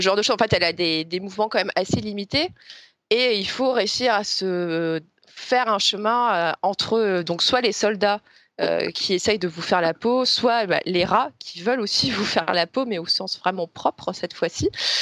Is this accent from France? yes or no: yes; France; en tant que Français